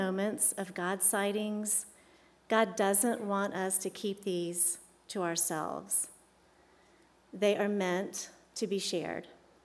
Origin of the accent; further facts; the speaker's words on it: Pensacola Beach, Florida, United States; I grew up on Pensacola Beach, so it was very easy to imagine a late summer afternoon when the beach is quiet